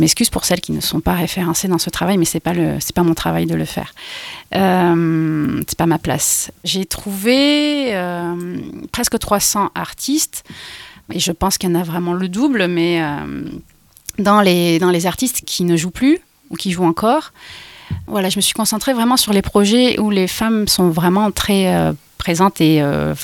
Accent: Montpellier, Occitanie, France; Enfin, moi, je viens de Montpellier et ici, c'est quand même 10 fois plus de personnes qui pratiquent la musique.

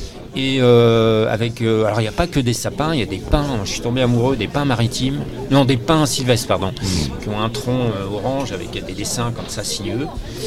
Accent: Brittany, France; C'est la plage de mon enfance, où Sainte-Anne-la-Palue. Et je suis né à Dinéol, un pont de Bille-et-Quimère. J'ai fait toute mon enfance, là où il y a la poudrerie.

